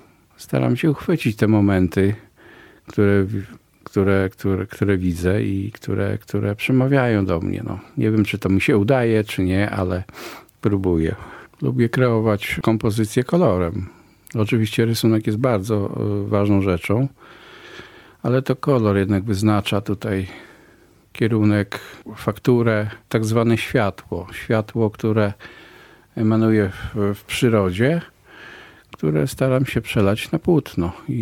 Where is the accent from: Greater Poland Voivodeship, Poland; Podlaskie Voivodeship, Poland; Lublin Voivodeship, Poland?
Lublin Voivodeship, Poland; Lublin; ja pochodzę z Lublina, więc Kazimierz jest bliżej.